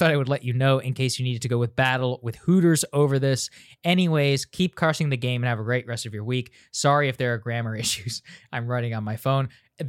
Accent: Chicago, Illinois, United States; I'm from Chicago. I was watching the Cubs game

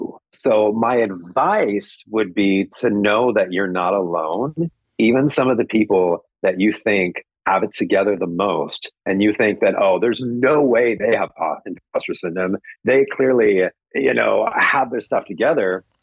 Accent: Mount Vernon, Missouri, United States; A little town called Mount Vernon, Missouri.

